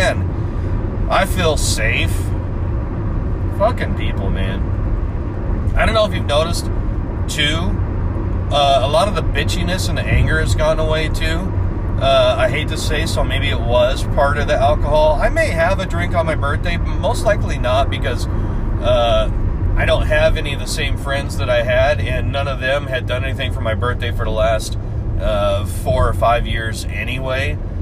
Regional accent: Tacoma, Washington, United States; also born or lived in California / Nevada; Growing up in Tacoma, in Washington, a lot of people said that I had a surfer accent, and I don't know why. I mean, I was born in California, but I never spent any time living there.

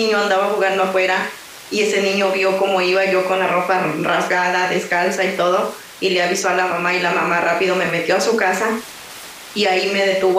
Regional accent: Mexico; moved away as an adult; now in United States; Yo llegué a, cuando llegué de México, llegué a Florida, y de Florida me trajeron para acá

